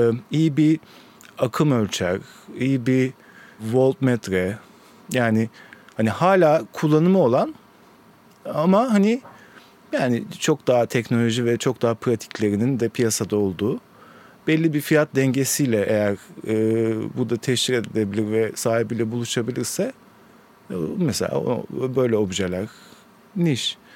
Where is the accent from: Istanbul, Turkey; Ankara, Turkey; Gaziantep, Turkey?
Istanbul, Turkey; Kadıköy; Kadıköy doğumluyum. Yani hep Kadıköy'de yaşadım.